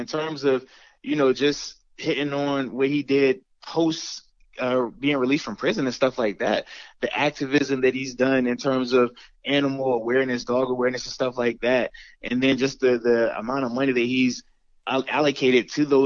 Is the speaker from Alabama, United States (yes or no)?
no; Pittsburgh, Pennsylvania, United States; Pittsburgh, so that was a surreal moment for me during that phase as well, because he's another guy from my hometown, had success, had to overcome obstacles